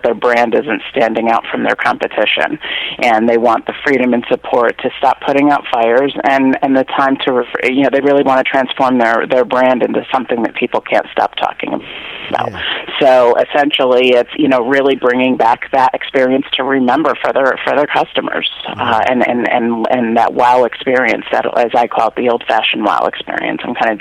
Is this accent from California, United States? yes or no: no; Danbury, Connecticut, United States; I was born and raised on the New York border of Connecticut, and it's actually a city now called Danbury.